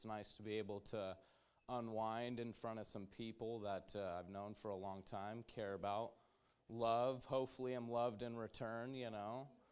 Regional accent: Kennewick, Washington, United States; I was born and raised in Kennewick, probably, 10 or 12 minutes away from here.

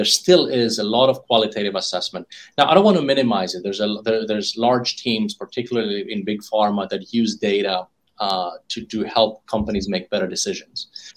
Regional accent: Greece; moved away as an adult; now in United States; I'm from Greece originally. I finished high school in Greece, and so I've been in the US for 25 years now.

